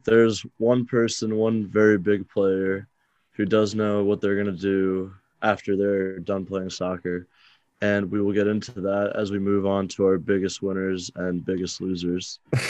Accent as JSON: {"language": "English", "country": "United States", "said": "And also, like you said, as an American, all the Ted Lasso jokes about Jesse Marsh."}